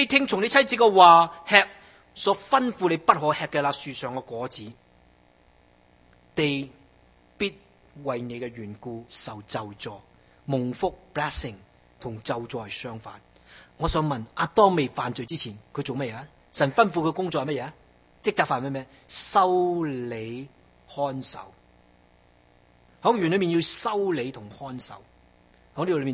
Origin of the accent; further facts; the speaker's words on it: China; 咁我中国人就话唔好啦